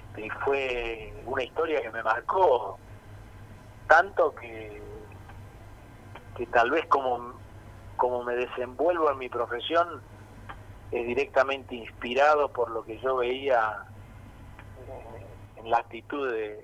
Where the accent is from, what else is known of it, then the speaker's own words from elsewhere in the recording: Paraná, Entre Ríos, Argentina; como todo el mundo sabe, yo soy de Paraná